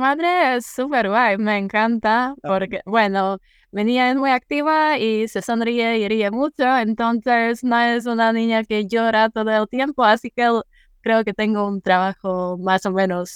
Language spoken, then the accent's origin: Spanish; Czechia; Spanish is a second language; soy de la República Checa, ahora vivo en Hradec-Králové, que es una ciudad pequeña, cerca de Praga, a una hora de Praga